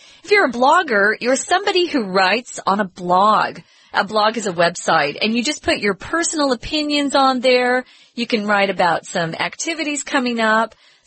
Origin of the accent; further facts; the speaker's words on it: United States; now in Taiwan; And I'm going to say that because I'm American.